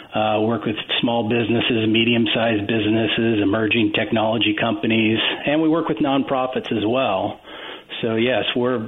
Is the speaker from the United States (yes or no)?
yes; California, United States; I've been in Northern California for almost 30 years, but I did I grew up down in Orange County, so naturally I was a fan of a local team down there.